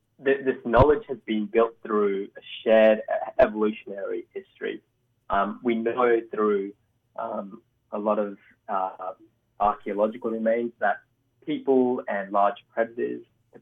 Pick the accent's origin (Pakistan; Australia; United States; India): India; Delhi; born there; I was born in Delhi, but my family originally is from central India.